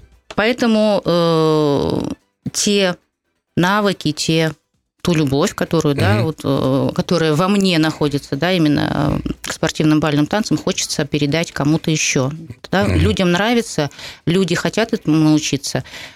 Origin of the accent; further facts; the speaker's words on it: Pskov, Pskov Oblast, Russia; Да, сама я из Пскова.